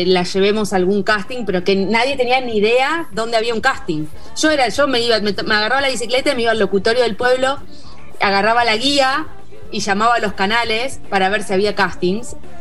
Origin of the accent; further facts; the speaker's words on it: Capilla del Señor, Buenos Aires Province, Argentina; moved away as an adult; now in Buenos Aires, Argentina; Bueno, yo nací y viví toda mi vida hasta los 21 en Capilla del Señor. Esto es a 80 kilómetros nada más de acá de Ciudad de Buenos Aires.